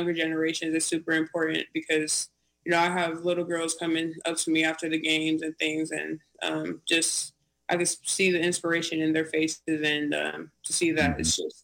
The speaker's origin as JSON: {"language": "English", "town": "Utqiagvik", "region": "Alaska", "country": "United States", "tie": "born or raised there", "said": "So I grew up in Alaska. I started off in the small town, Barrow, Alaska, which is the northernmost point. And, it's a small village, and I was surrounded by my native community a lot over there, my Inupiat community."}